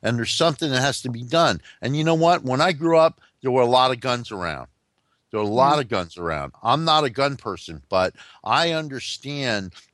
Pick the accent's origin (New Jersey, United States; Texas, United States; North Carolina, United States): New Jersey, United States; As a New Yorker that had to probably got stuck on the George Washington Bridge from time to time. Mm-hmm. And as somebody that grew up in New Jersey